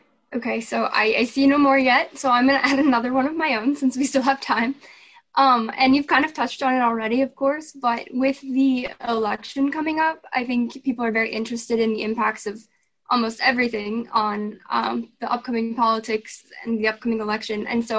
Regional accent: Iowa, United States; I grew up in Northwest Iowa, and I was actually just home to visit family this last weekend.

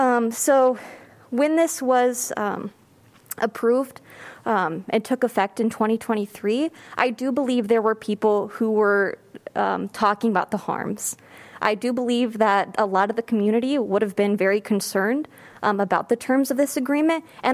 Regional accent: Iowa City, Iowa, United States; I'm from Iowa City.

